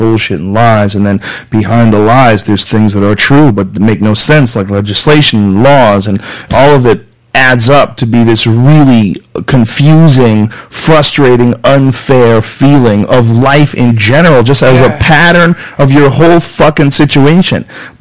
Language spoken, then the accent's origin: English; New Jersey, United States; born there; I just got a way better roll of the dice and I was born in New Jersey.